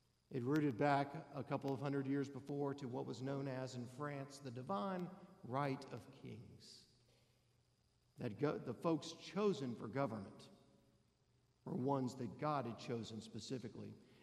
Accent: Georgia, United States; now in Virginia, United States; I mean, I thought I loved history growing up in Georgia.

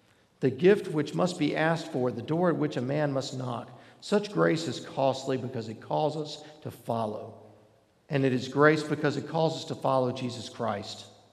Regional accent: Georgia, United States; growing up in the Atlanta suburbs, I didn't meet a lot of farmers, period, okay?

